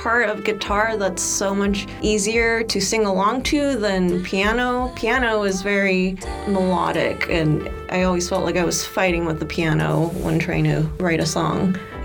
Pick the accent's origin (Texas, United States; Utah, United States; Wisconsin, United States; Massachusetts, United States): Utah, United States; Layton; So I grew up in Layton, and so there was not a lot of music